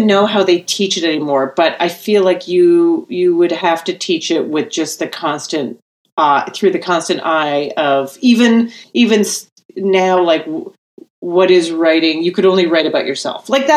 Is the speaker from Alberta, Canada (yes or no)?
yes; Calgary, Alberta, Canada; I grew up in Calgary, Alberta, Canada. There's a comedy club there.